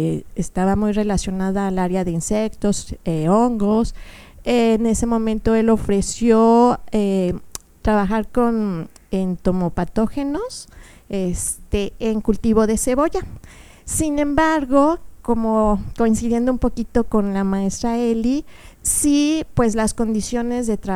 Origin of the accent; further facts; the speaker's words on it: Mexico City, Mexico; born there; also born or lived in Cuernavaca; pues yo venía, o sea, pues de estar en la ciudad, en Cuernavaca, yo nací en Ciudad de México, sí estaba acostumbrada como que a otro ambiente, pese a que durante niña por muchos años iba a Jonacatepec, que es un poblado hacia el oriente.